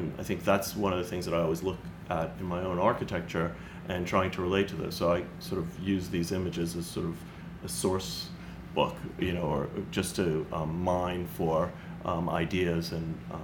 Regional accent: New Orleans, Louisiana, United States; And I grew up in New Orleans, and I've always been fascinated by that world that's turning

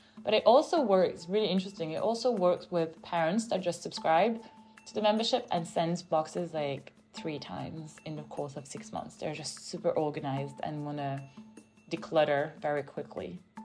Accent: New York, United States; We have a lot of requests from American parents, and I see it, and I grew up in New York.

